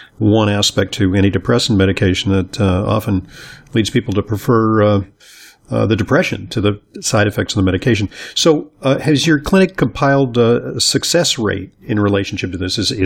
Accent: Santa Monica, California, United States; 310 area code is the west side of Los Angeles. I grew up in Santa Monica.

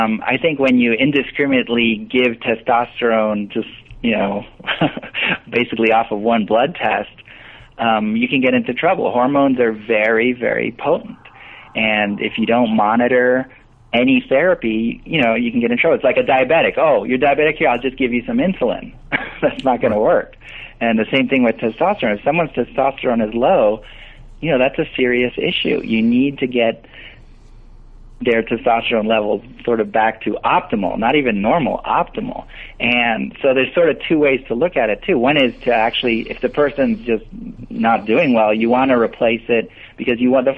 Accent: Costa Rica; So I know English and Spanish. I'm from Costa Rica originally

